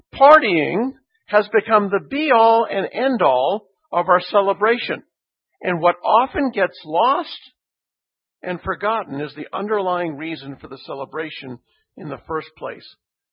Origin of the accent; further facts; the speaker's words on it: Quebec, Canada; in my hometown province of Quebec, Canada